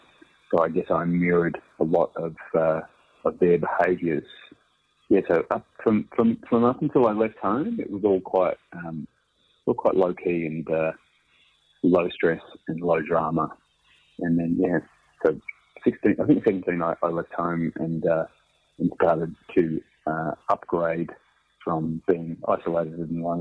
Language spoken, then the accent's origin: English; Australia; also born or lived in England; I was born in England near Heathrow Airport, but we moved to Australia when I was about five.